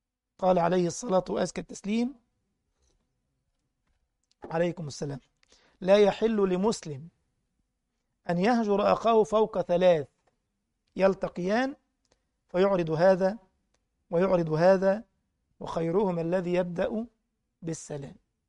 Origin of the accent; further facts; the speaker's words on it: Egypt; عندنا في مصر يعني بيأتون من عشان حفظ القرآن